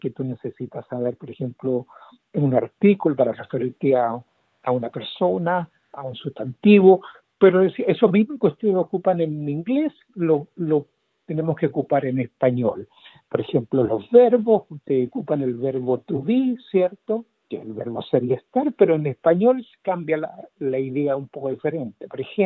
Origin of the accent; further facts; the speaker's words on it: Chile; sí, soy chileno